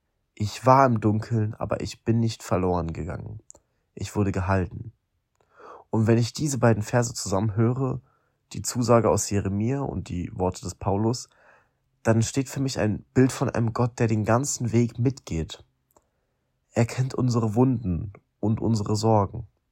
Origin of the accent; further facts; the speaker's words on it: Niederauerbach, Rhineland-Palatinate, Germany; ich komme aus Niederauerbach